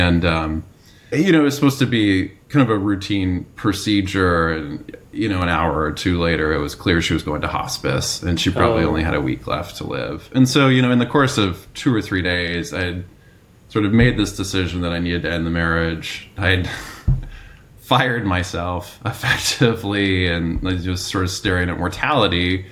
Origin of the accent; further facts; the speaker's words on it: Minnesota, United States; I grew up in Minnesota, and I'd moved back to Minnesota for this job.